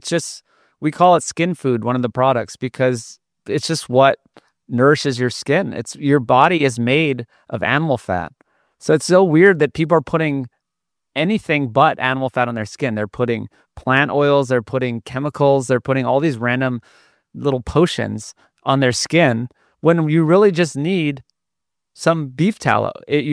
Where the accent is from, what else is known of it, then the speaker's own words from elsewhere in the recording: Hawaii, United States; Like my friends I grew up with in Hawaii, they are 40 and they're dads.